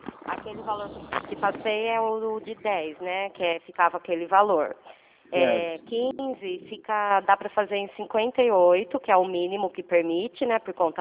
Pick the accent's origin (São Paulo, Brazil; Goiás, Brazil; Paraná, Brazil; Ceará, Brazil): São Paulo, Brazil; Itu; Eu sou de Itu.